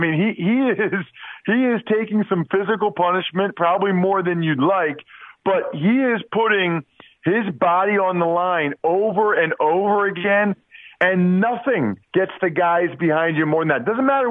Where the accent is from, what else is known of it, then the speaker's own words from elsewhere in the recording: Pennsylvania, United States; growing up outside of Philly, and you know I did the Eagles preseason games on TV